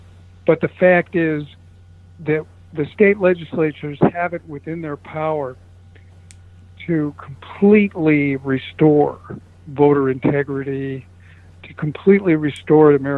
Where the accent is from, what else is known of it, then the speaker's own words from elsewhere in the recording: Chicago, Illinois, United States; I come from Chicago. I played in recording studios in Chicago